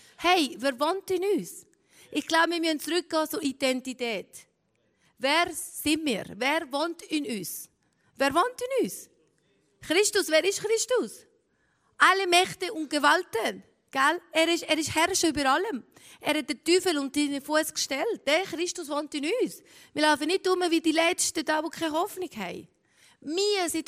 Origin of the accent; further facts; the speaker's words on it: Switzerland; dass wir als Schweizer und Schweizer Gemeinde stehen und sagen, jetzt ist die Zeit, dass wir aufstehen.